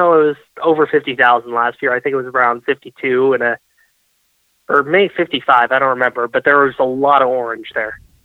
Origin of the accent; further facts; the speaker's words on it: Marin, California, United States; I'm from Marin, which is on the other side of the Golden Gate Bridge.